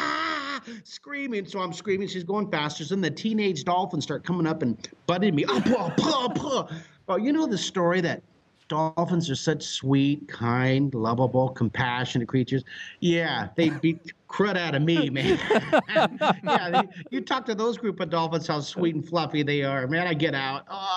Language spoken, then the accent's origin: English; United States; I'm a American.